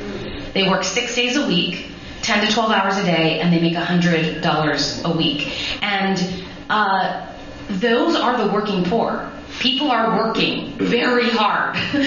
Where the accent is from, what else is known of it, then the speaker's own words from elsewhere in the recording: East Coast, United States; and I grew up on the East Coast. And I was always raised to love and love grace, and to really think about justice and the poor.